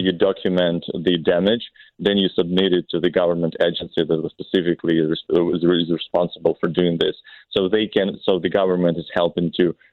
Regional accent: Chernobyl, Kyiv Oblast, Ukraine; now in Chicago, United States; I'm originally from the northern part of Ukraine. It's easier to understand if I say Chernobyl. So that is Chernobyl area. I've been in Chicago for 2 years

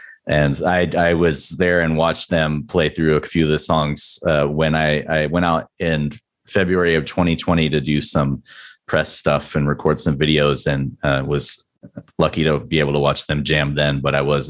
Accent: San Diego, California, United States; Yes, I was born and raised in San Diego.

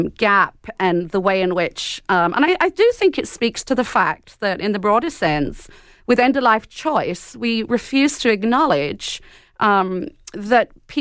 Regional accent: Ireland; I'm obviously from Ireland originally, my Irish Catholic culture.

